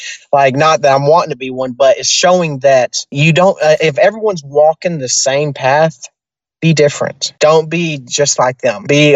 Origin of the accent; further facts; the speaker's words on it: Tennessee, United States; like I am from Tennessee, so like I would actually make that drive to come sing karaoke because I love karaoke.